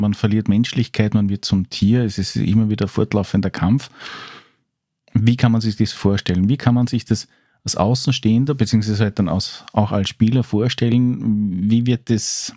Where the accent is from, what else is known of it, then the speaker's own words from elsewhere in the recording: Austria; als Österreicher mit ein bisschen Background weiß man ja, wo die Tremer einen Heimathafen haben.